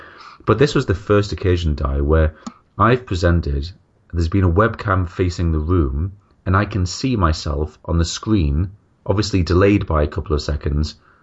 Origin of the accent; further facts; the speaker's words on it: England, United Kingdom; accent: northern; because of my dodgy northern accent.